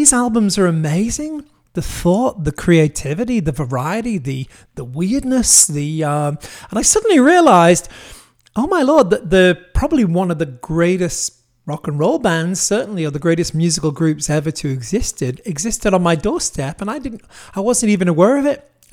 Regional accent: North West England, United Kingdom; because I grew up near Liverpool and grew up 20 years after …

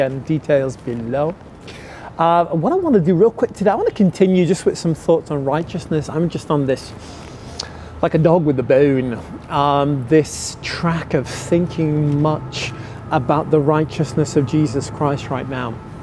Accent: England, United Kingdom; After a while, I grew up in England, there's always a cloud in the sky.

